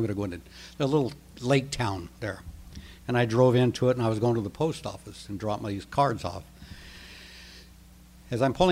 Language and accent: English; Iowa, United States; And he was from Iowa, and I was from Iowa.